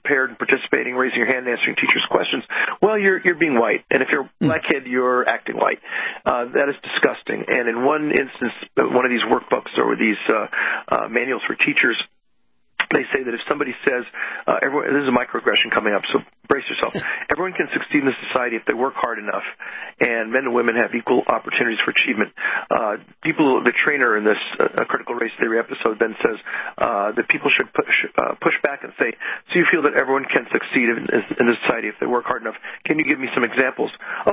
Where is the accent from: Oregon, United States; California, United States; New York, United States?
California, United States; Los Angeles; Yep, I grew up in Los Angeles. I went to the LA. I was a student in the LA school system, public schools, K-12.